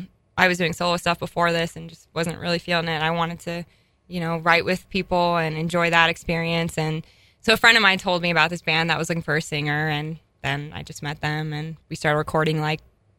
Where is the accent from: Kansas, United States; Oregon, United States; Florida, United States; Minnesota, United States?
Oregon, United States; Portland; I am from Portland, Oregon.